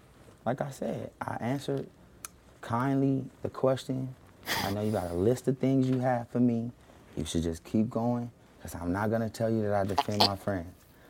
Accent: Mississippi, United States; I'm from Mississippi. I'm from Mississippi.

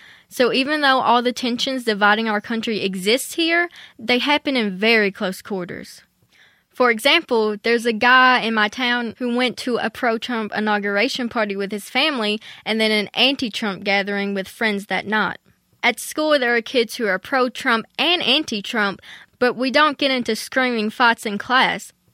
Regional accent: Letcher, Kentucky, United States; I grew up in Letcher, Kentucky. It's a small town in Appalachia, you know, coal country.

